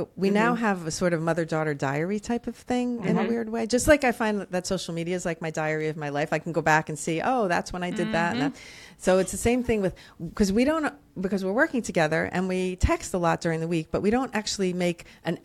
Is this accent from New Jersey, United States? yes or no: yes; New Jersey, United States; accent: Jersey; I am from Jersey originally.